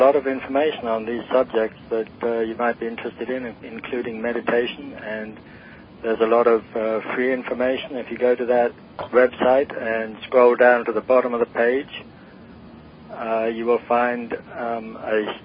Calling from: Los Angeles, California, United States; I'm calling from Los Angeles.

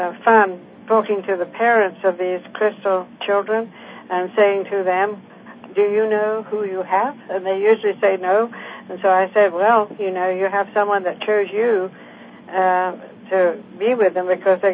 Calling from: California, United States; I'm calling from Northern California.

